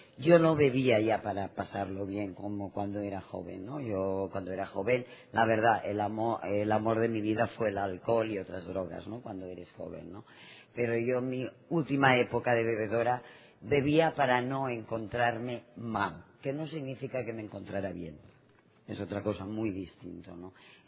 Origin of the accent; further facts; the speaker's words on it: Spain; soy alcohólica. Y vengo de España.